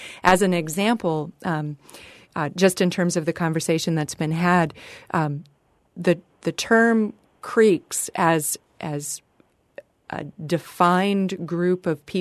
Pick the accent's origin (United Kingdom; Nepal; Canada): Canada; Western Canada; moved away as an adult; now in United States; I'm from Western Canada originally and moved to Florida and went to graduate school and studied Florida archaeology